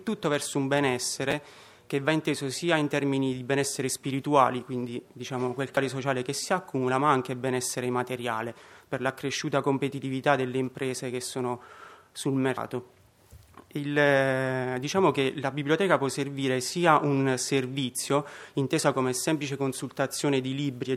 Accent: Abruzzo, Italy; sono abruzzese e quindi lo porto.

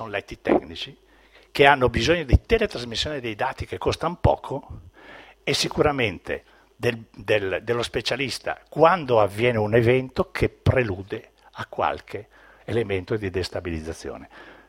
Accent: Lombardy, Italy; io vengo dalla Lombardia, sono orgoglioso di avere dirigenti di questo genere

